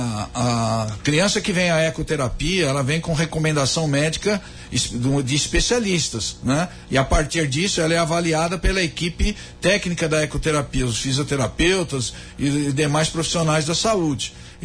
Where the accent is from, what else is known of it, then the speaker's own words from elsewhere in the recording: São Paulo, Brazil; Tem regiões em São Paulo, por exemplo, que eu sou de São Paulo